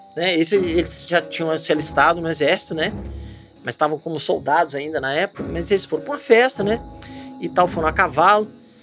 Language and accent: Portuguese; Juiz de Fora, Minas Gerais, Brazil; Bom, como eu passei muito da minha infância em Juiz de Fora, morei em Juiz de Fora